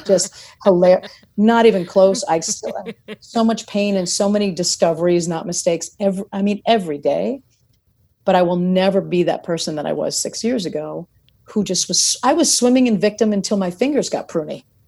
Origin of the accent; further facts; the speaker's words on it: Yonkers, New York, United States; I'm half Italian and I grew up in New York. And a lot of where I grew up was in Yonkers, which is like the Bronx light. And my mom's from the Bronx and the whole thing.